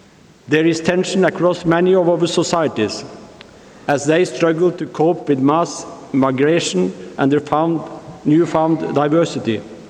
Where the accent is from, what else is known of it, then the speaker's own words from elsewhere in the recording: Norway; as you know, I am from Norway.